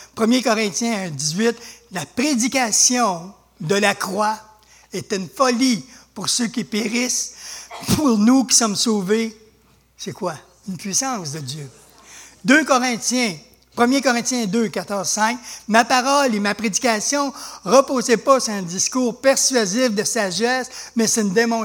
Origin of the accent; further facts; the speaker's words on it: Canada; Ben moi, en tant que Canadien, là, je fais quoi pour ma nation?